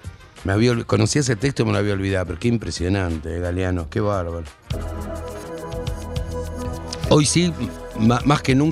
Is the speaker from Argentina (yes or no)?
yes; Chaco, Argentina; born there; yo nací en el Chaco.